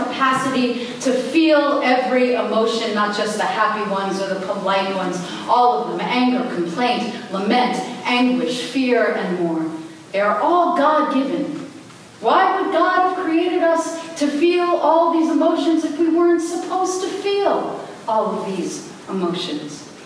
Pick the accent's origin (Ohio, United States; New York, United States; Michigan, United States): New York, United States; In the town that I grew up in on Long Island, it was divided into the north and the south.